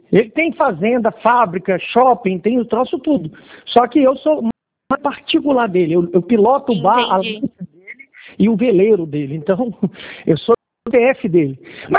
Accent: Angra dos Reis, Rio de Janeiro, Brazil; Nós somos aqui de Angra dos Reis.

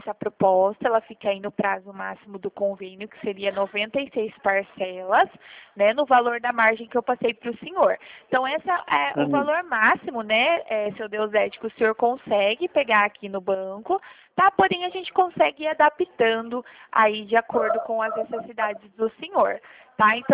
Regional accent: Limeira, São Paulo, Brazil; Eu sou aqui do interior de São Paulo, na cidade de Limeira.

